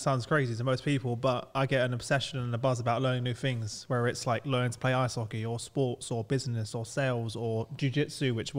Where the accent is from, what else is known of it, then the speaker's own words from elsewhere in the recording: London, United Kingdom; I grew up in East London and I now live in Southeast London. So I'm a minority.